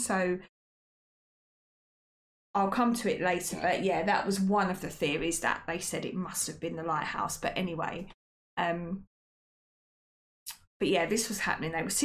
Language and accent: English; United Kingdom; But £1 million, I'm a Brit, yeah.